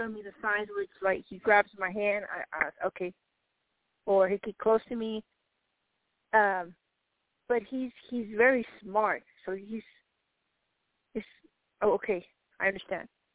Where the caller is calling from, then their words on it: New Mexico, United States; New Mexico, USA.